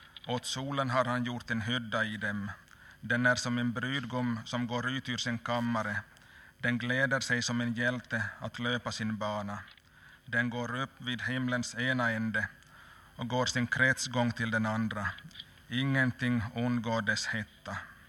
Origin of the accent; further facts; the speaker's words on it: Larsmo, Ostrobothnia, Finland; så får jag till först hälsa från vänner där i Österbotten, från Larsmo, från min hemby där i Näsbönehus.